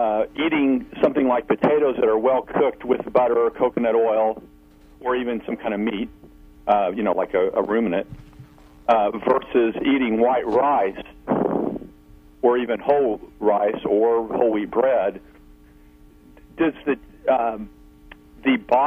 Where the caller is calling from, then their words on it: Missouri, United States; Missouri.